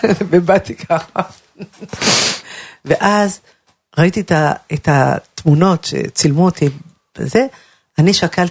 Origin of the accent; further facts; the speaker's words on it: Ramat HaSharon, Central District, Israel; תראי, אנחנו גדלנו בשכונת הנכים ברמת השרון.